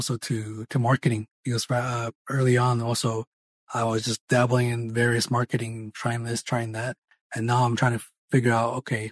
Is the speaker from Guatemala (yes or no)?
no; Taiwan; now in Oklahoma City, United States; I'm originally from Taiwan, and I started my own law firm here in Oklahoma City 2 years ago.